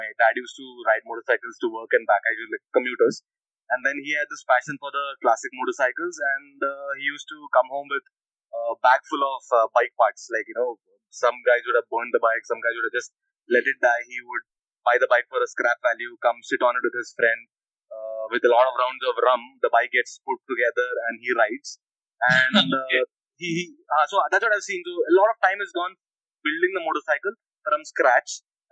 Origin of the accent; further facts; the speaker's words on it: Kochi, Kerala, India; English is a second language; now in Bangalore, India; I was born in Cochin, in a place called Mattancheri. Born and brought up there. And I studied in Dronacharya, that's by the beach.